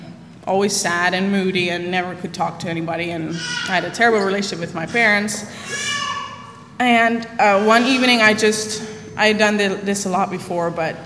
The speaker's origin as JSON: {"language": "English", "country": "Netherlands", "tie": "born or raised there", "said": "I grew up in Holland, of course, and in a Christian family"}